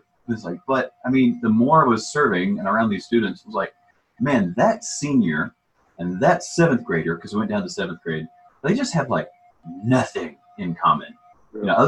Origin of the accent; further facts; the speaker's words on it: Alabama, United States; I'm from Alabama, actually. And so grew up in Alabama, went to school in Tennessee